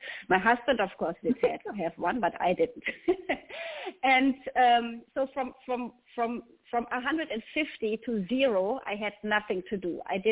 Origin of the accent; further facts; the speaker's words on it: Germany; English is a second language; now in North Carolina, United States; I'm actually in North Carolina. It's a beautiful day. It's really warm out. As you can tell from my accent, I'm not native to America. I am actually from Germany.